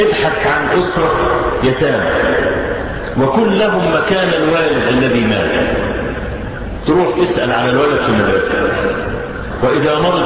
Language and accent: Arabic; Egypt; إحنا عندنا في مصر لما يكون واحد بيعمل أي حاجة كده